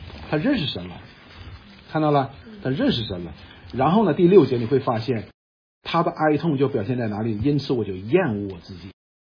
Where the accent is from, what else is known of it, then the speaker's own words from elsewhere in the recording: China; 这句话基本上按我们中国人的翻译过来是什么意思呢？